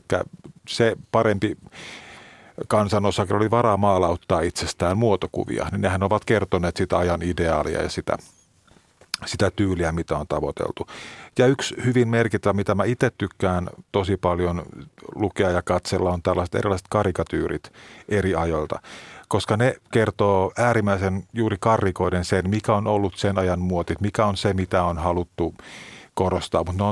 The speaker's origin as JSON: {"language": "Finnish", "town": "Turku", "region": "Southwest Finland", "country": "Finland", "tie": "born or raised there", "said": "Mä olen siis Turusta kotoisin."}